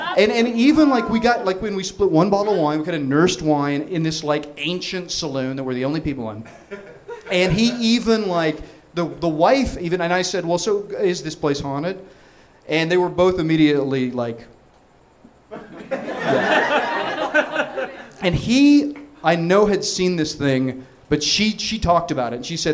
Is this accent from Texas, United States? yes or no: no; Los Angeles, California, United States; And yeah, we're from LA.